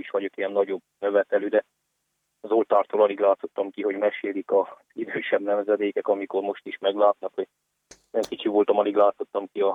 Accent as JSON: {"language": "Hungarian", "town": "Miercurea Ciuc", "region": "Harghita", "country": "Romania", "tie": "born or raised there", "said": "munka lehetősége ugye a Csíkszeredában volt, és oda költöztünk. Gyermekként is én jó részt ugye ott nőttem föl, viszont a falutól sosem szakadtam"}